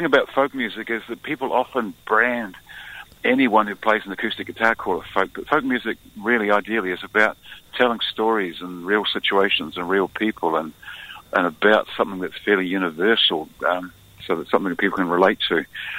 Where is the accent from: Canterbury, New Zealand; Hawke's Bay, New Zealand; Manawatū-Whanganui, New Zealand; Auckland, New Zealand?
Manawatū-Whanganui, New Zealand; Eketahuna; I was born and raised in Ekitahuna, small town.